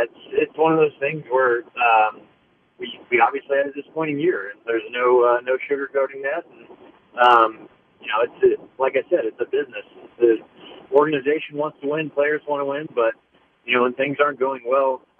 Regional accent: Kansas City, United States; especially in my hometown, in front of friends and family, and have as much success as we did while I was playing here. I think we won four trophies in my 9 years. It's been a blast. It's been a lot of fun, and I'll be sad to leave Kansas City

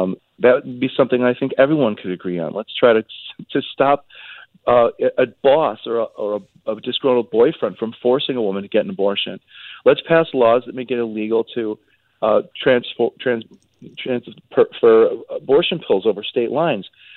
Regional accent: United States; the fact that it was leaked in this way, as an American, is really bothersome

